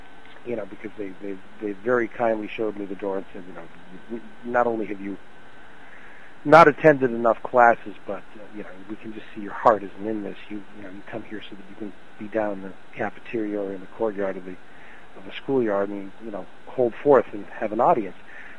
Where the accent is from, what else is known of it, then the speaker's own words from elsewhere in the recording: Canada; I'm from Canada, where it's very, very cold